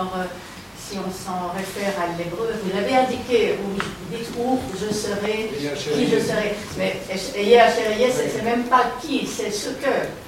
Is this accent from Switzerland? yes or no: yes; Switzerland; Je suis touchée en tant que juive, je suis touchée en tant que suisse aussi